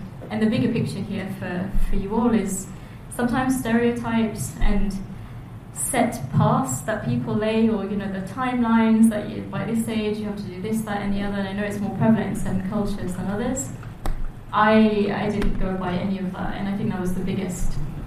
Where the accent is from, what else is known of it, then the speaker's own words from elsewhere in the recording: Mauritius; I'm from Mauritius. I don't know if there are any Mauritians in the group